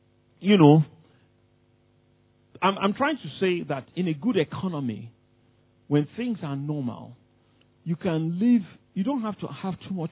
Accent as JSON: {"language": "English", "country": "Nigeria", "tie": "born or raised there", "said": "You know, you may not know this, but I grew up in Nigeria."}